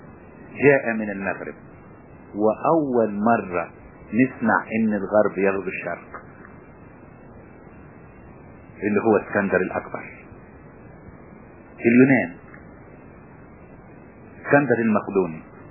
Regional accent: Egypt

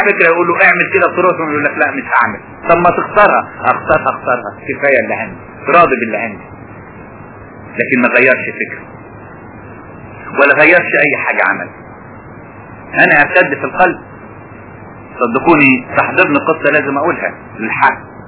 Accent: Asyut, Asyut Governorate, Egypt; اتنين تجار عندنا في اسيوط

